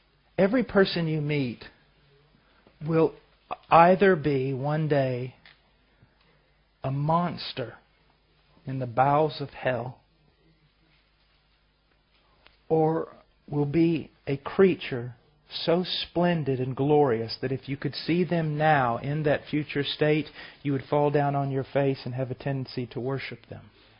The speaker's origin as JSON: {"language": "English", "region": "the South", "country": "United States", "said": "I'm an American. I'm from the South. I have no culture."}